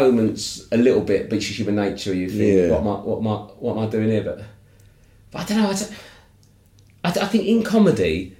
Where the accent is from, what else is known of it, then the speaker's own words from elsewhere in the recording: United Kingdom; I'm just a British comic on this show, right?